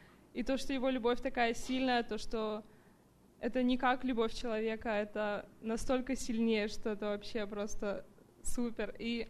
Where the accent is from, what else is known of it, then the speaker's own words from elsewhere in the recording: Colorado, United States; и я из Колорадо